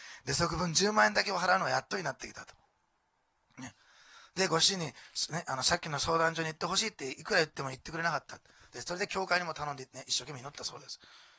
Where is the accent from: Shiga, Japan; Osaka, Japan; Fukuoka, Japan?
Osaka, Japan; born there; 私は大阪生まれですから、大阪式のお好み焼き好きなん。